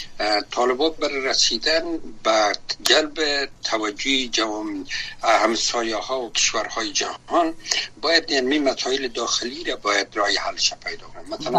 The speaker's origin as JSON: {"language": "Persian", "country": "Afghanistan", "tie": "born or raised there", "said": "من ایس کسایی که در افغانستان تولد شدیم، بزرگ شدیم"}